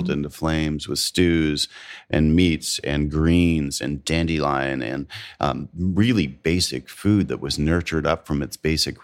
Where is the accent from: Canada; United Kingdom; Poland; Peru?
Canada; now in United States; I'm Canadian and I live in the South. Mm-hmm. I am not from the South. I was not born here.